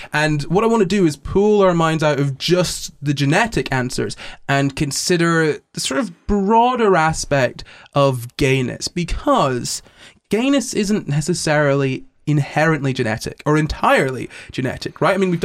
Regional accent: United Kingdom; seeing the name of that book series as a British person, that was very strange

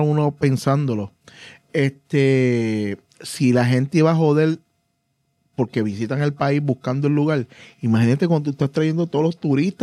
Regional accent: Puerto Rico; nosotros somos puertorriqueños

